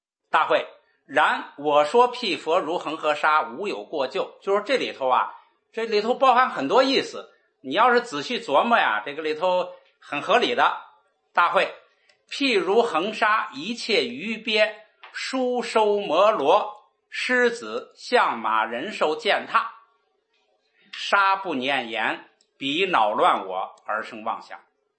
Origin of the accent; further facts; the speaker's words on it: China; 但是我们中国人呢，很多人呢不知道